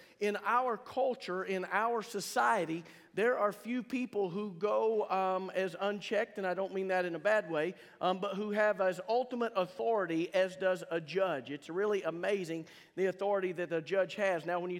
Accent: Altus, Oklahoma, United States; I remember for me when I was growing up in Altus, kind of one of the places where a lot of the high schoolers worked

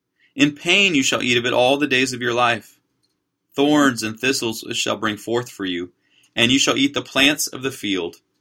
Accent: California, United States; And when I was a boy growing up in the San Fernando Valley in California, we would go out into the fields in the summers

